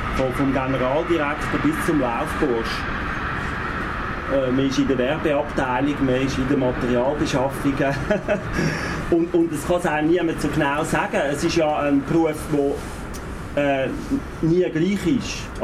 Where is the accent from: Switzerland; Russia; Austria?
Switzerland; Also wie stehen wir überhaupt da als Schweizer zum Beispiel jetzt auch in der Welt, oder?